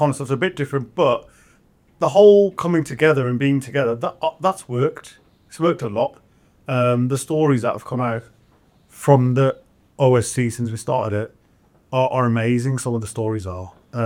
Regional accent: Punjab, India; because we're all from Punjab, we're all Sikhs, we're all from Punjab. You know, there's two sides of Punjab as well. There's the India side, there's the Pakistan side. So from our side, in the India side

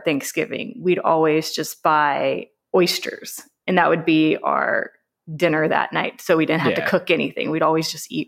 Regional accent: Texas, United States; So I'm from Texas. We don't usually do the char grilled oysters or the oven roasted oysters or steamed oysters.

